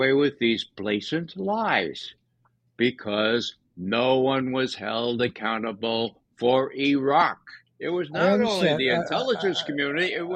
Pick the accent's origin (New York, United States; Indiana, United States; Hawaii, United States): New York, United States; Bronx; What I'm saying, we're both from the Bronx, right?